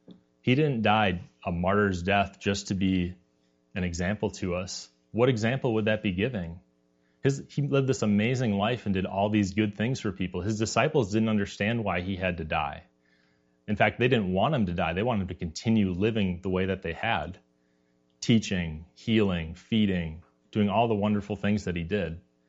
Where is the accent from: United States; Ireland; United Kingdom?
United States; Wisconsin; I'm from Wisconsin, so it's the Packers, obviously.